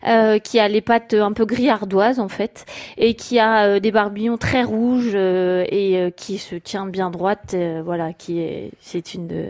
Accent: Harville, France; Voilà, je suis originaire d'Harville. Retour aux sources, voilà.

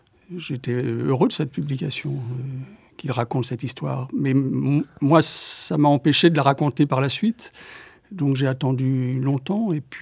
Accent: Paris, Île-de-France, France; now in La Rochelle, France; Et moi, j'étais arrivé de Paris aussi un an auparavant.

